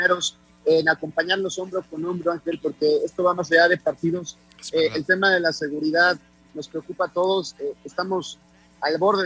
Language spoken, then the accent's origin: Spanish; Mexico; lo primero que le voy a pedir como mexicano pues es que el presidente ya tenga sensibilidad